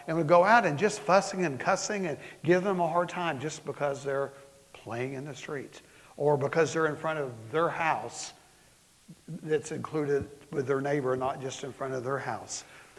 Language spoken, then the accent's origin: English; Florida, United States; We had a dog growing up in Florida that learned that real quick one day.